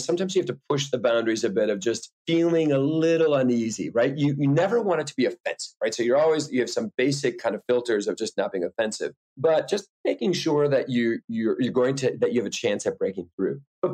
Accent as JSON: {"language": "English", "region": "Wisconsin", "country": "United States", "tie": "born or raised there", "said": "I'm originally from Wisconsin."}